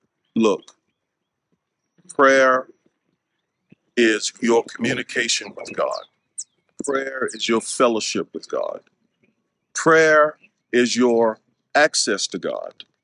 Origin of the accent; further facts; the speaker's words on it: Wallace, North Carolina, United States; We were from the same part of North Carolina. She's from Rocky Mount. I'm from the Wallace area, which is about an hour and a half apart.